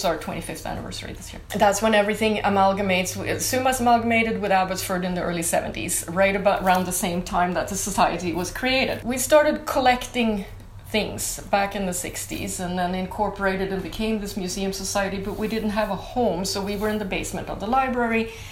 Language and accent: English; Sweden; I grew up, I was born and raised in Sweden.